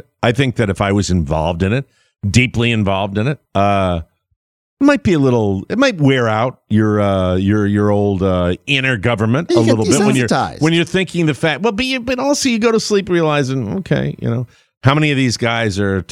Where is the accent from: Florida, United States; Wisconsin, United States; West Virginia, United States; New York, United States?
Florida, United States; Up there in my home state of Florida, right up there in Jacksonville